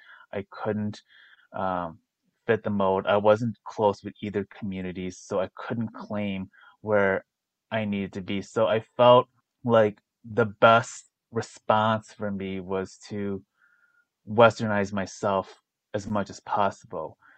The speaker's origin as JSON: {"language": "English", "country": "United States", "tie": "born there", "said": "because of the fact that I'm mixed and also because I'm American born too."}